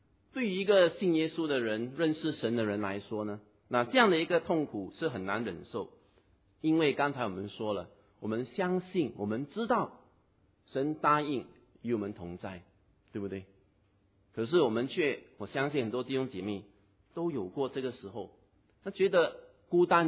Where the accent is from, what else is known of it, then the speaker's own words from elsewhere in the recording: Singapore; 那我们新加坡人没有去过沙漠的，所以不熟悉那个路